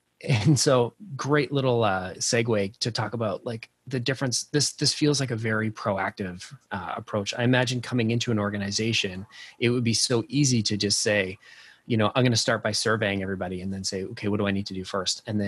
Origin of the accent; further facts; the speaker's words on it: Canada; Being a Canadian, I know effectively nothing about all that's going on other than what I see in late night TV.